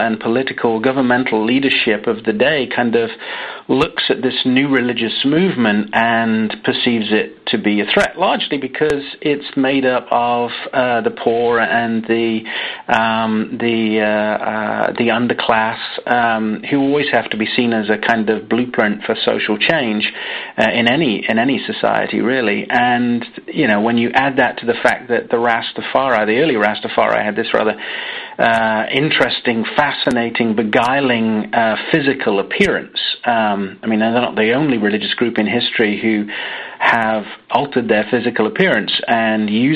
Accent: Nottingham, East Midlands, United Kingdom; as a white kid growing up in Nottingham in the English East Midlands, son of a coal miner

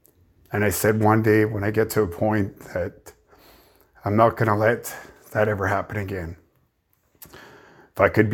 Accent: Canada; As Indigenous Canadian growing up, I'm all too familiar with the struggles we face as Indigenous people in Canada.

